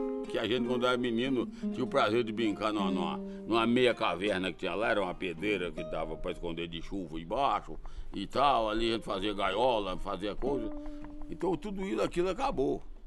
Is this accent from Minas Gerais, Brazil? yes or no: yes; Passabém, Minas Gerais, Brazil; also born or lived in Ferros; Nós somos mineiros lá, eu nasci na cidade de Ferros. Mas como o filho de pobre muda muito e o trem era mais horrível que hoje ainda, então meu pai, eu nasci e meu pai mudou para a cidade de Passabém.